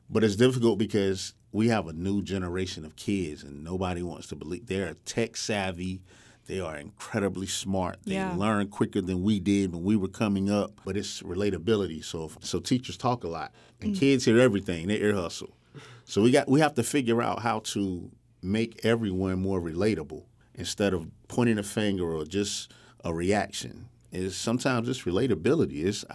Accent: Wilmington, Delaware, United States; I'm from Wilmington. I'm from the inner city, so I know exactly what's going on.

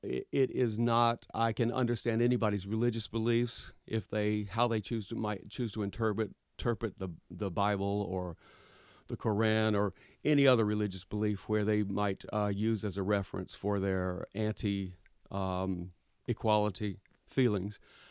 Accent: Raleigh, North Carolina, United States; Growing up in North Carolina, I never felt anything but support and encouragement. I was never called names. I was never treated poorly. I was all through my elementary school experience at Wiley School in Raleigh

